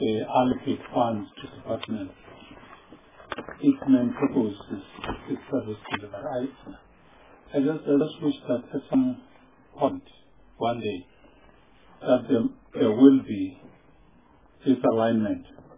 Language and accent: English; Eastern Cape, South Africa; I'm from the Eastern Cape